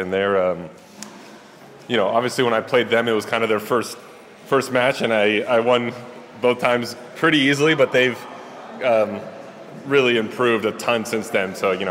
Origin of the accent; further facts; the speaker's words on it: United States; I mean, as an American, I get to play in America probably 10 times a year